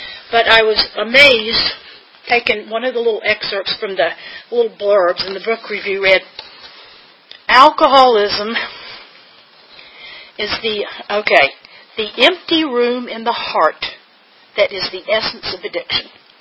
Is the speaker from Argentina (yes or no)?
no; North Carolina, United States; I grew up in North Carolina, down on the coast, crossroads. We had a stoplight, but that was because we needed to get to the other side of Highway 70.